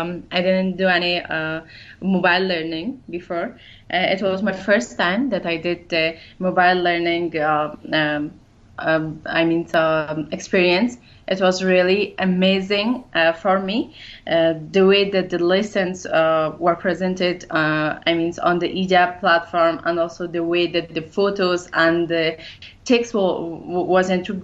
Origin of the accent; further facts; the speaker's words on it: Afghanistan; I am one of the girl that I grew up in Afghanistan.